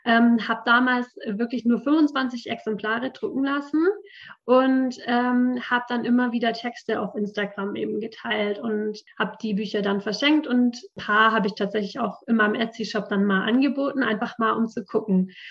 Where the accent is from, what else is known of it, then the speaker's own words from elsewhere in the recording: Freudenstadt, Baden-Württemberg, Germany; mein Wunsch ist in meiner Heimatstadt, in Freudenstadt, wirklich so einen Ort zu schaffen